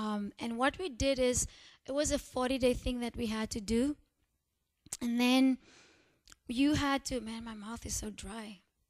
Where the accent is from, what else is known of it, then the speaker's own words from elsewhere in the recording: South Africa; I'm South African. We don't say y'all.